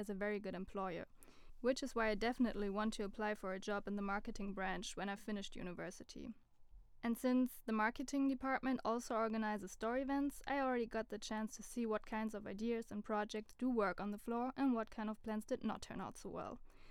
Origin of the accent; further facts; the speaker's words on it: Hamburg, Germany; I knew that my studies would make me leave my hometown Hamburg